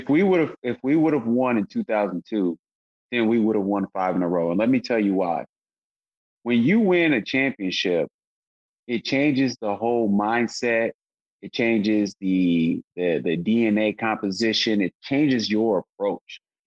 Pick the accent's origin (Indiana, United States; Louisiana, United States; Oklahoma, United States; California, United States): Indiana, United States; South Bend; that was personal for me because I'm from South Bend